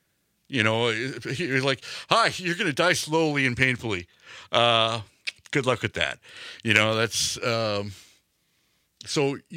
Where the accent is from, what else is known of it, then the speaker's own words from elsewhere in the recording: Milwaukee, Wisconsin, United States; It looked like a corner tap growing up in Milwaukee you'd walk into.